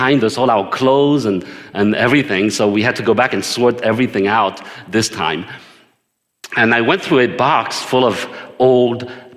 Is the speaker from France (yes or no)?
yes; France; also born or lived in Hong Kong; You know, I'm not British, but I grew up in France. I was born in Hong Kong.